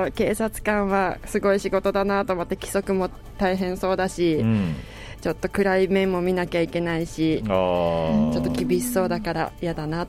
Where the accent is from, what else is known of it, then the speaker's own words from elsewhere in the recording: Kawasaki, Kanagawa, Japan; 神奈川県の川崎市から来ました。